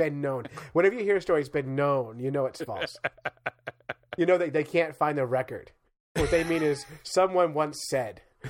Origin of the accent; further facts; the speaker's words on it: New Jersey, United States; I'm from New Jersey. I can help.